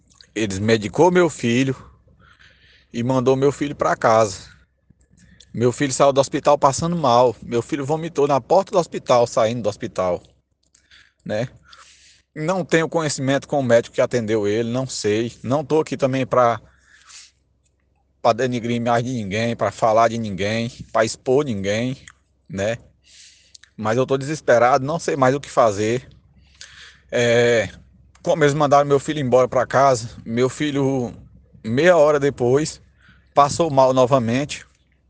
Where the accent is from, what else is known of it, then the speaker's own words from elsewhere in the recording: Canaã, Brazil; sou de Canaã, já sou de Canaã, moro em Canaã há quase, né, minha família mora aí há quase 30 anos.